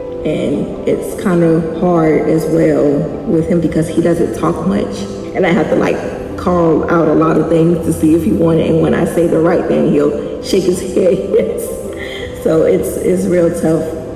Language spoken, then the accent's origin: English; St. Petersburg, Florida, United States; I am born and raised in St. Petersburg. I absolutely love living and growing up here in St. Petersburg.